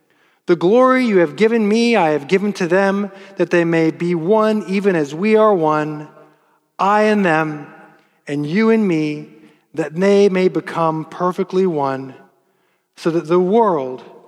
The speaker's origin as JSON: {"language": "English", "region": "Texas", "country": "United States", "said": "Now, I'm just from West Texas, so I don't have a dog in that fight."}